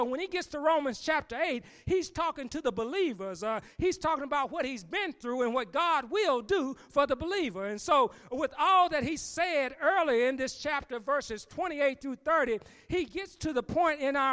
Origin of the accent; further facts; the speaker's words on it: Huntsville, Alabama, United States; I remember growing up in Huntsville, Alabama there, my mom used to turn on the radio, the gospel hours.